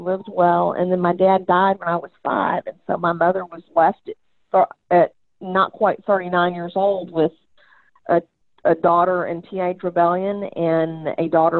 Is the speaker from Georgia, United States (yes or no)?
yes; Atlanta, Georgia, United States; And so I was born in Atlanta, Georgia, the first person in seven generations of my family not born in Tennessee, but my dad had a business there, so we lived there, and I was born.